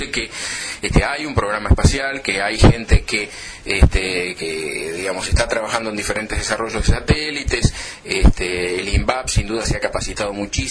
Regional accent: Argentina; uno puede decir, bueno, soy argentino y me siento parte de eso

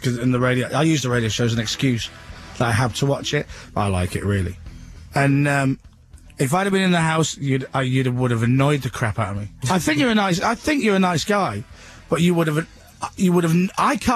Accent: Leeds, Yorkshire and the Humber, United Kingdom; Because I'm from Leeds as well, so...

